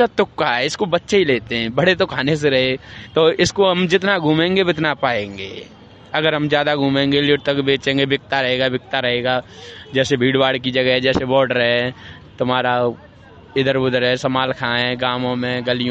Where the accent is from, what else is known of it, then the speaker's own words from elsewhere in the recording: Chachpur Batela, Uttar Pradesh, India; हम हैं जिला हाथरस, गांव चाचपुर बटेला।